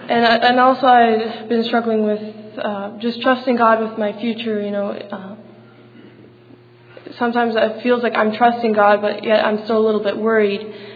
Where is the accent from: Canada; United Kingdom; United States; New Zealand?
Canada; Ontario; and I'm from Ontario, Canada.